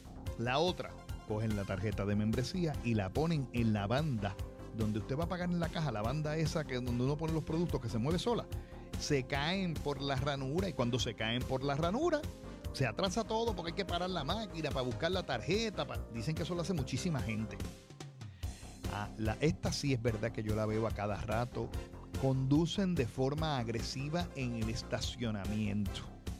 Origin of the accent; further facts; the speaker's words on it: Aguadilla, Puerto Rico; Y yo, mire, soy de Aguadilla. Aquí ni tocamos bocina.